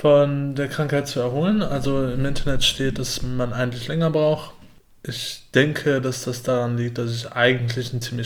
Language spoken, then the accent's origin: German; Aachen, North Rhine-Westphalia, Germany; accent: Aachen dialect; Nee, Öscher Jung.